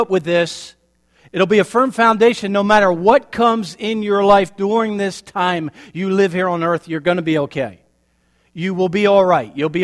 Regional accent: Pennsylvania, United States; now in Florida, United States; Now, you know I grew up in Pennsylvania. The Lord transplanted me down into Florida in 97.

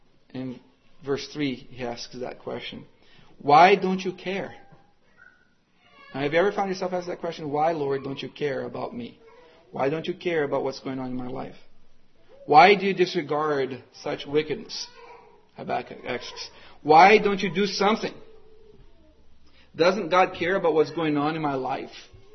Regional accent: Brazil; but growing up in Brazil, we would fish with a dragnet.

